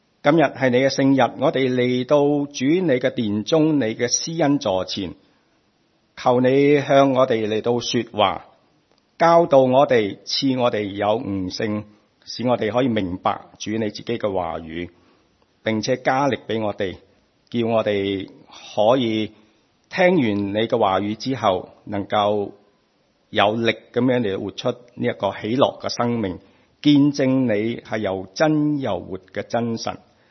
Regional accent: Hong Kong; now in New Zealand; 我一直从香港嚟到纽西兰嘅时候

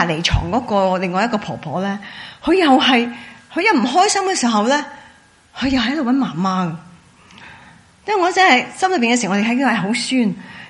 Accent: China; 我中国人想叫他的妹仔

